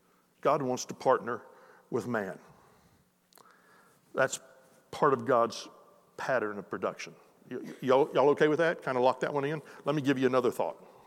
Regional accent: Texas, United States; I'm a Texan. I mean, I'm a Texan at heart, Texan by birth, Texan, you know.

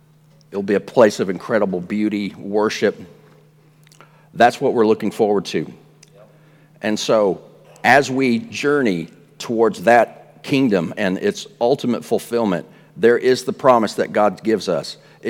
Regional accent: Texas, United States; But no, I'm not crazy. I'm from Texas.

